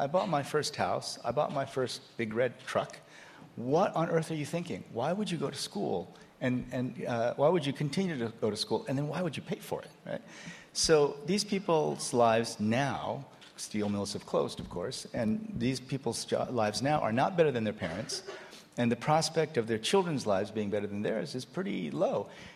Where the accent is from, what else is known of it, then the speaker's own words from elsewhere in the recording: Iowa, United States; I grew up in Iowa. And in Iowa, only 10% of us went to college.